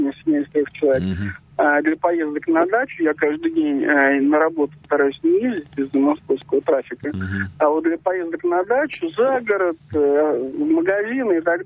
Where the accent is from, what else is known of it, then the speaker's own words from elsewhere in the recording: Moscow, Russia; Я из Москвы.